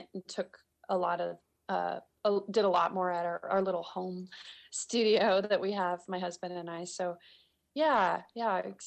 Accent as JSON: {"language": "English", "town": "Anchorage", "region": "Alaska", "country": "United States", "tie": "born there", "said": "I grew up I was born in Anchorage, and we moved around a bunch"}